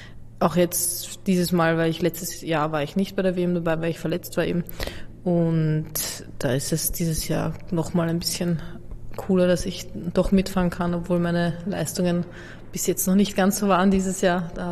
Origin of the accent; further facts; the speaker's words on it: Austria; also born or lived in Slovakia; Also ich bin in der Slowakei geboren und wie ich 5 war, sind wir, also meine Eltern und wir Kinder sind nach Österreich gezogen.